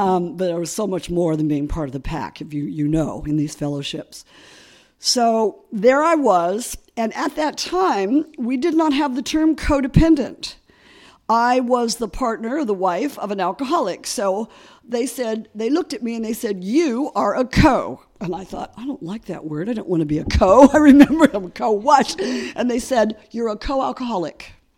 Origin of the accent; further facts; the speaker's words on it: California, United States; I'm from California, you know, we say we're the muesli, we're the granola capital of the world, the muesli capital of the world, the fruits, nuts, and flakes, we're all there, and so that's where I grew up and came from